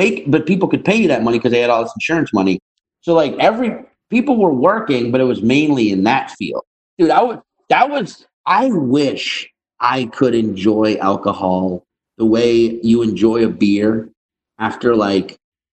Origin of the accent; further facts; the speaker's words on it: Louisiana, United States; Because like growing up in Louisiana, you weren't even encouraged to think much about a second language.